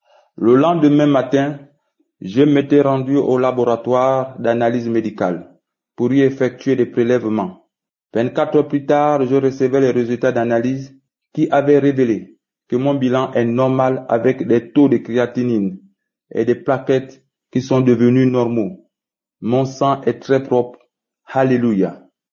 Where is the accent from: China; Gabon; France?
Gabon; Je suis un Gabonais résident au Gabon.